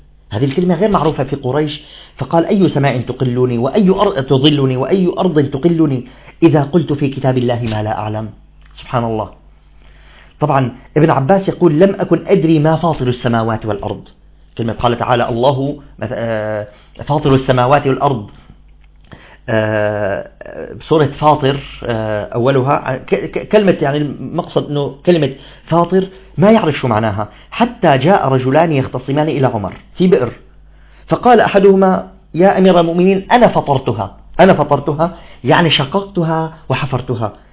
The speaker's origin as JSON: {"language": "Arabic", "region": "Damascus Governorate", "country": "Syria", "said": "الطليان عندنا في الشام نقصد الإيطاليين"}